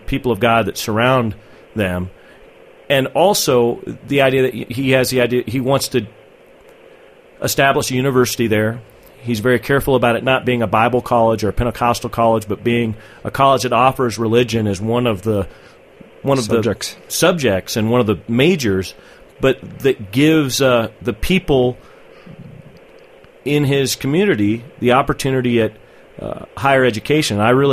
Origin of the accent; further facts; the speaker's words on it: Denver, Colorado, United States; I grew up in Denver, but my family, my mom's family are cotton farmers in Texas.